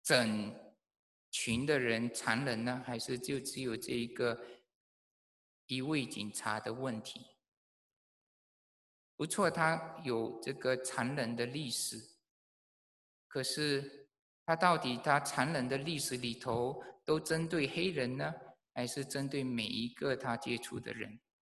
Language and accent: Chinese; Malaysia; 我不是一个白人，我也不是一个黑人，我是从马来西亚来的华人。